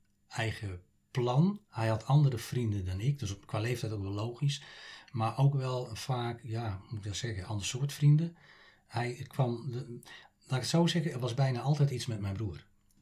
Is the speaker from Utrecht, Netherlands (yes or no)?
yes; Utrecht, Netherlands; also born or lived in Zeist; ik ben in Zeist geboren. Hebben we 2,5 jaar gewoond, toen zijn we naar Utrecht gegaan.